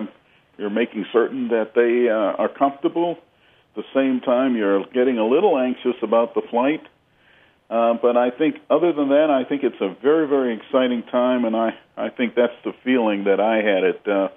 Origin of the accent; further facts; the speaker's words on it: Washington, District of Columbia, United States; born there; where I was born in Washington, D.C.